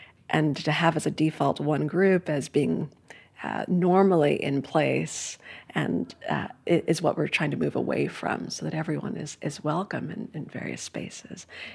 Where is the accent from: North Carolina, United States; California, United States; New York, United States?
New York, United States; New York City; So I grew up in Midtown Manhattan, really a bustling part of the city, right?